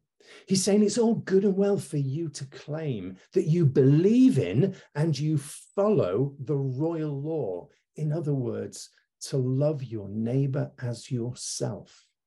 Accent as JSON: {"language": "English", "town": "Warrington", "region": "North West England", "country": "United Kingdom", "tie": "born there", "said": "I was born in Warrington, right in the middle of Manchester and Liverpool."}